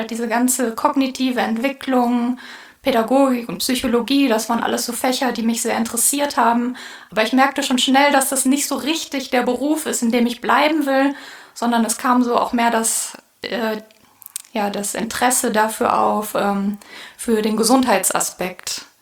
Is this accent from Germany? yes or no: yes; Bad Oeynhausen, North Rhine-Westphalia, Germany; ich komme aus Bad Oeynhausen, wo ich auch derzeit fest wohne. Ja, ich arbeite seit 5 Jahren auch zwischendurch immer mal auf Sylt, was auch inzwischen so eine Art zweite Heimat von mir geworden ist.